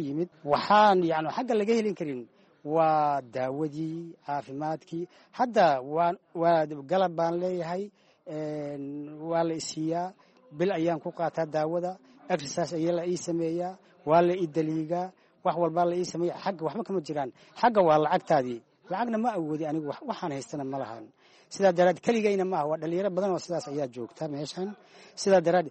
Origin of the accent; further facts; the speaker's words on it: Mogadishu, Banaadir, Somalia; waad arkaysaa Muqdisho waad arkaysaa meeshii aan ku barbaaray oon ku dhashay oon ka soo tegay oon ku soo dhaawacmay